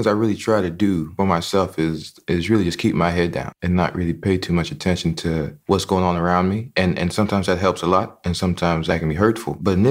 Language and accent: English; Texas, United States; I'm a Texan. That's where I'm from.